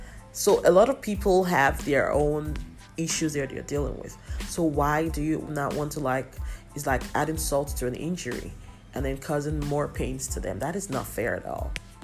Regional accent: Nigeria; using Nigeria as, of course, as a country where I'm Nigerian

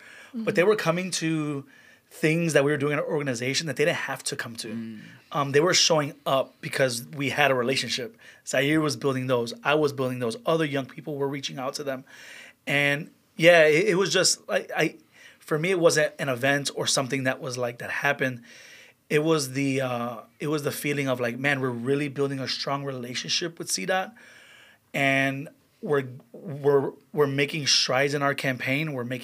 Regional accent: Chicago, Illinois, United States; I grew up in Belmont Cragen my whole life. Went to public school in Belmont Cragen. But the reality is, I don't live there, right?

